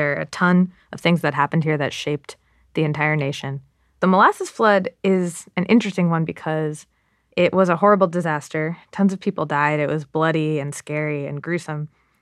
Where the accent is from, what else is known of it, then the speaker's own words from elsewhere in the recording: Massachusetts, United States; I grew up in Massachusetts